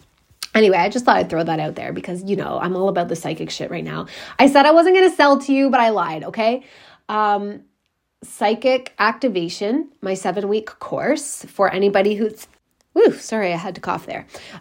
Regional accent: Canada; as a Canadian, I'm just going to say I will never vote for anybody ever again

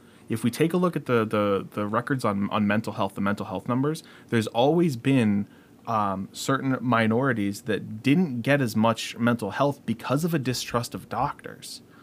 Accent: Massachusetts, United States; Hey, I'm from Worcester County, Massachusetts. That's the not feeling feelings part of Massachusetts.

